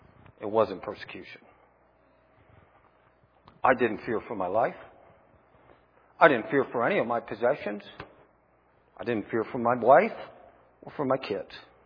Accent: United States; born there; I was born in America where we have enjoyed religious freedom.

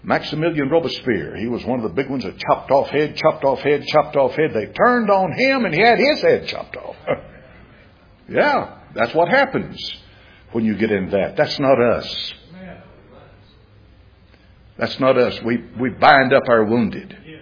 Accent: Knoxville, Tennessee, United States; I grew up in Knoxville, Tennessee. I grew up here.

